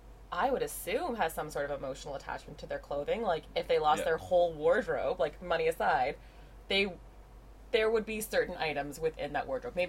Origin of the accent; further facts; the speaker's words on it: Ontario, Canada; definitely growing up in Southern Ontario, it's just like, oh